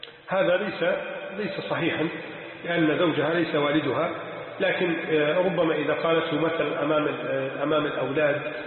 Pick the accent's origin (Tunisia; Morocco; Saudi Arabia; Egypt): Egypt; بلدنا مصر